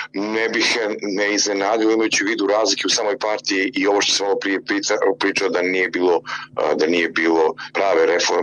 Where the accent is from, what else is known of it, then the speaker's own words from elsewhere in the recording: Montenegro; prije svega na sjeveru Crne Gore, odakle sam ja